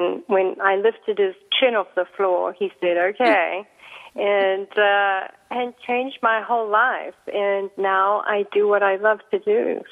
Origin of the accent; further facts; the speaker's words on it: Zimbabwe; I did. I grew up in Zimbabwe, now Zimbabwe.